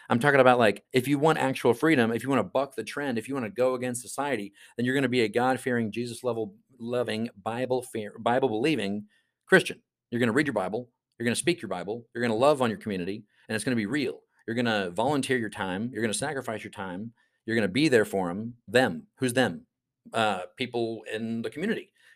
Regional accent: United States; in the sense of I am an American, I do follow the laws.

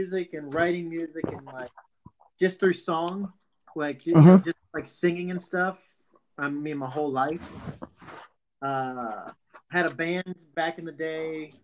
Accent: California, United States; I'm 38 years old and I'm from Orange County, California.

